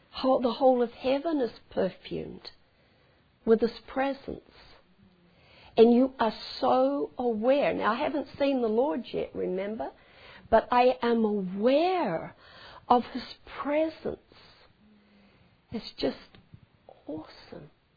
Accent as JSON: {"language": "English", "country": "New Zealand", "said": "Now, we come from New Zealand. We think we have the greenest grass in the world because, as you know, we raise sheep and more sheep and more sheep."}